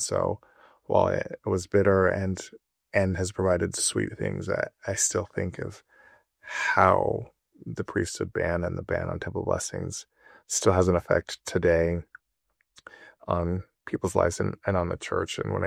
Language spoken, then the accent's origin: English; Idaho, United States; I can think of a litany list of life experiences growing up in Southeast Idaho, going to BYU